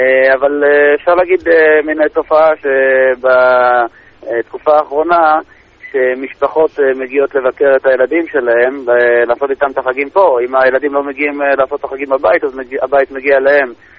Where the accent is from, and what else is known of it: Givatayim, Tel Aviv District, Israel